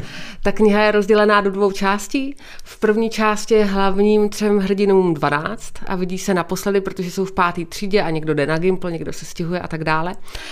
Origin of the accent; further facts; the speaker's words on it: Prague, Czechia; třicátník, městský typ člověka nebo ženy. Narodila jsem se v Praze, vyrůstám v Praze